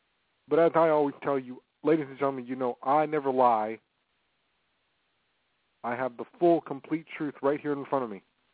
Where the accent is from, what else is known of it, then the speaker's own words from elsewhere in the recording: California, United States; they're going to be moving to another part of California that I know very well, close to my hometown. It's about 45 minutes away.